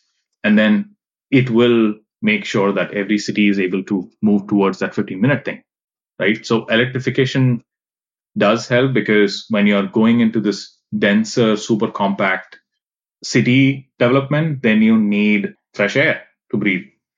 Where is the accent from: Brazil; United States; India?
India; Mumbai, Maharashtra; I grew up in Mumbai.